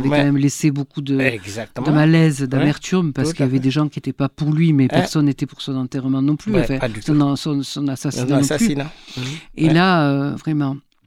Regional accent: France; Moi, je suis française

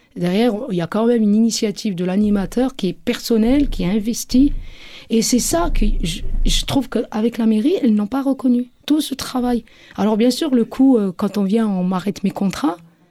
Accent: Strasbourg, Grand Est, France; ou je rentre chez moi à Strasbourg auprès des miens?

